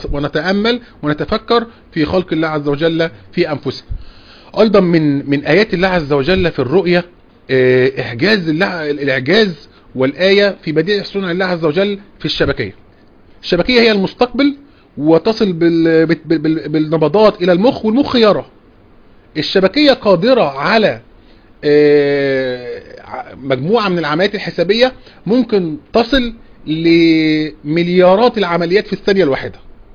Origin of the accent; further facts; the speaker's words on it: Egypt; طبعا أسبابها عندنا في مصر وفي كثير من البلاد